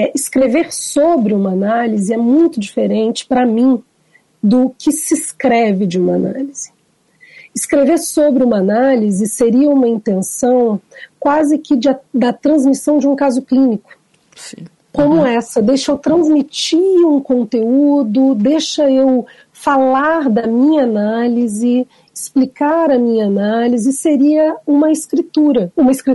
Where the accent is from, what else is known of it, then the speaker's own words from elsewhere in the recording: Curitiba, Paraná, Brazil; born there; Porque, na verdade, eu nasci em Curitiba. Eu não sou de Brasília.